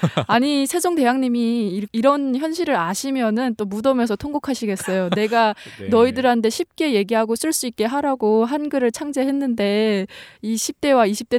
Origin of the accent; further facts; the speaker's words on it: Musan, North Hamgyong, North Korea; now in South Korea; 저는 똑소리 나는 무산 여자